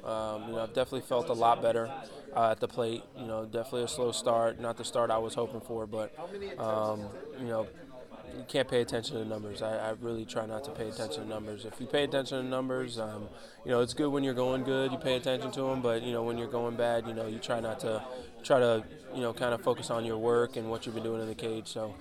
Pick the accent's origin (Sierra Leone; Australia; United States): United States; Miami, Florida; So, you know, getting to play for my hometown team in front of my hometown fans and family and friends and everything is literally a dream come true for me.